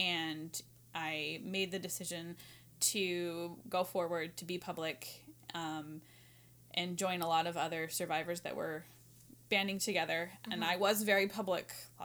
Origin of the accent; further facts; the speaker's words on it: Arizona, United States; I never hung out with the Mormon kids, even though I grew up in Arizona where there was a lot of Mormon kids.